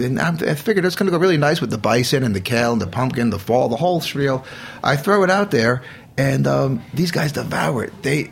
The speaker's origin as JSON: {"language": "English", "region": "New Jersey", "country": "United States", "said": "Obviously, I'm a guy from New Jersey."}